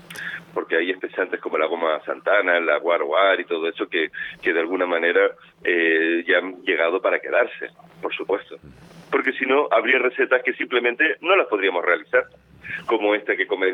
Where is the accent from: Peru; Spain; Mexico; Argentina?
Spain; Canary Islands; Y el gofio, que es el alimento que nos identifica como canarios